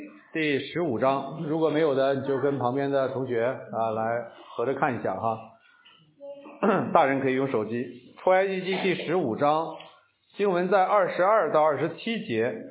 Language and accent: Chinese; Shanxi, China; 我是在山西的煤矿长大的，等我到了东北的时候呢，我的第一个感受就是我从小喝的水是苦的